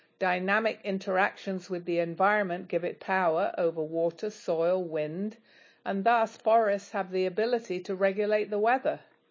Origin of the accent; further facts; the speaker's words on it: Canada; I'm from Canada